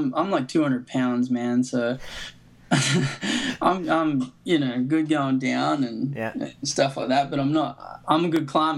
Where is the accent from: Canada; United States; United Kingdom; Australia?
Australia; I came from Australia and blah, blah, blah.